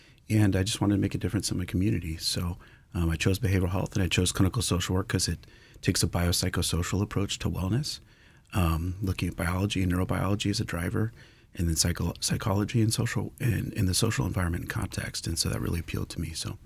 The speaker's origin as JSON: {"language": "English", "region": "Alaska", "country": "United States", "tie": "born or raised there", "said": "I moved back. I was born and raised here in Alaska, and I moved back."}